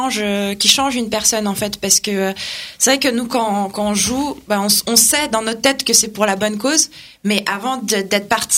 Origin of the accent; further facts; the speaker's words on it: Russia; moi, je suis russe, en fait